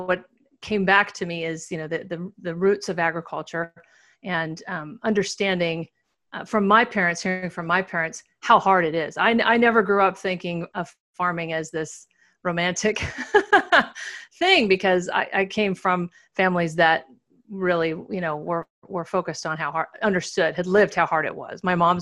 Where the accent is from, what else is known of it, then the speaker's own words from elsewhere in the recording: Beloit, Kansas, United States; And I grew up in the middle of Kansas in a small town, Beloit, Kansas, about 4,000 people.